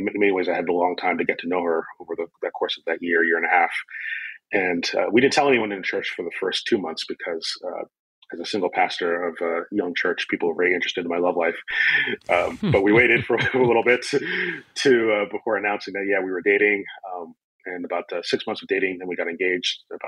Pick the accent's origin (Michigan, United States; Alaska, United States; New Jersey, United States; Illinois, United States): New Jersey, United States; also born or lived in Brooklyn, New York; I'm originally from the New York, New Jersey area. I was born in Brooklyn to Haitian immigrants, and then grew up in northern New Jersey, then went to Princeton in New Jersey